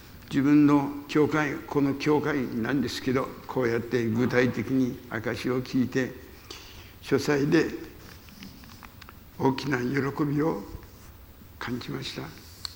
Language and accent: Japanese; Karuizawa, Nagano, Japan; 私は天皇陛下ご夫妻のテニス、ロマンスで有名な避暑地の軽井沢で生まれ育ちました。